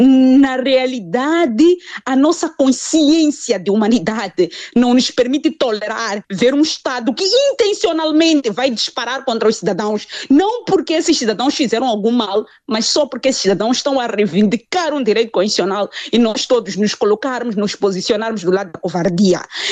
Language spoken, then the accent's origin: Portuguese; Mozambique; a nossa preocupação neste momento é como moçambicanos encontrar uma resposta ousada para unir estas vozes